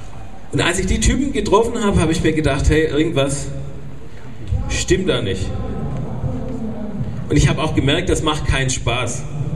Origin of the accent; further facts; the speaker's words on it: Baden-Württemberg, Germany; now in Dresden, Germany; ich wohne in Dresden, ja, seit 19 Jahren, also für die, die jetzt nochmal rätseln, wo ich herkomme, wegen meinem komischen Dialekt. Ich bin Schwabe, besser gesagt Württemberger.